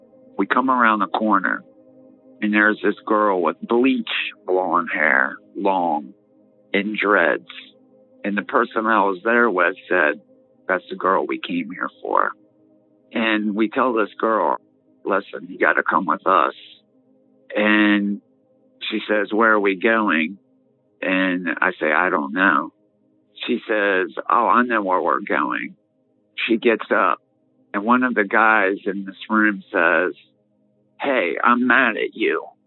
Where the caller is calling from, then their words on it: West Virginia, United States; I'm calling from West Virginia.